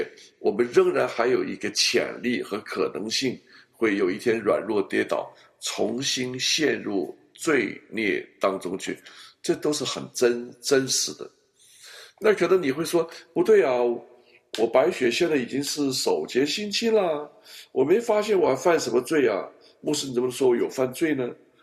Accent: Guangzhou, Guangdong, China; 我记得我小的时候啊，我在广州长大

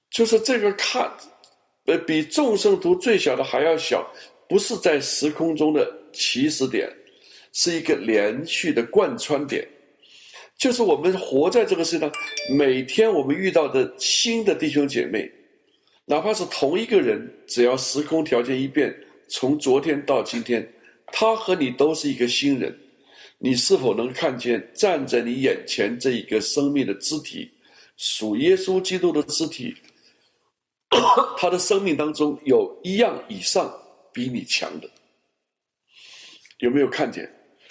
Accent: Guangzhou, Guangdong, China; 那我是从小在广州长大的，我又是北方人，所以我的国语和广东话都是 OK 的。

